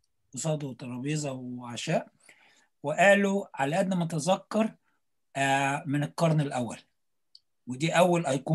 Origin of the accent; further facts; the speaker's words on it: Alexandria, Alexandria Governorate, Egypt; عندنا في الإسكندرية مكان برضو عندنا كاتاكومز وكانوا بينزلوا تحت الأرض